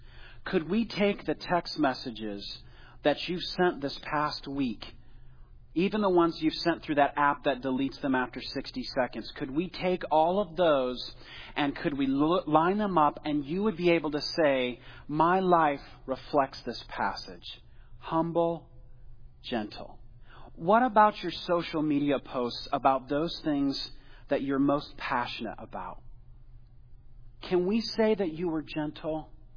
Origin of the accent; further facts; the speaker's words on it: Illinois, United States; I am originally from Illinois, and we have beautiful dirt there. It is lush. It is dark. It is full of good things.